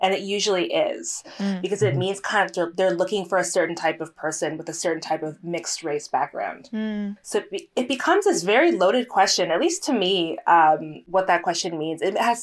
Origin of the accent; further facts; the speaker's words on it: Toronto, Ontario, Canada; Oh, we're from Toronto. I'm from Canada.